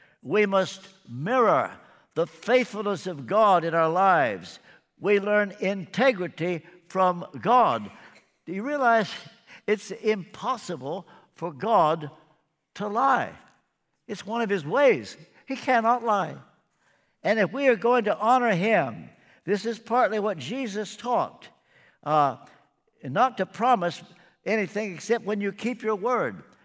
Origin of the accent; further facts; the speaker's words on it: Kentucky, United States; I don't want any of you to think that I'm a cut above you because I'm from Kentucky.